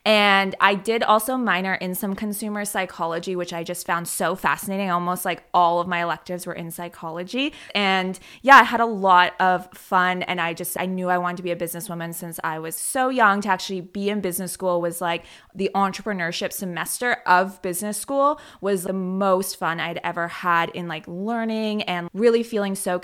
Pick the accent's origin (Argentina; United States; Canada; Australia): Canada; Especially when they find out that you're American and I'm Canadian, they are so confused as to how we met.